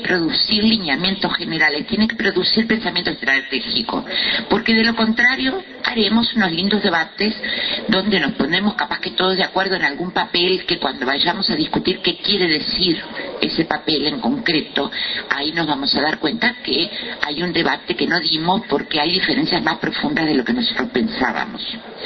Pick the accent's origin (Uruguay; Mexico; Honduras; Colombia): Uruguay; cómo somos los uruguayos y uruguayas en realidad